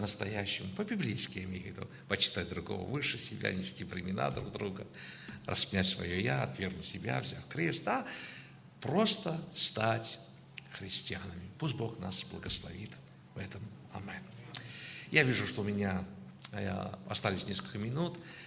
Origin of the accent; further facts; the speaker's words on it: Georgia; also born or lived in Russia / Israel / Canada; now in Cleveland, United States; Я родом из Грузии, жил в России, жил в Израиле, да, в Канаде жил и уже больше, чем 18 лет в Америке.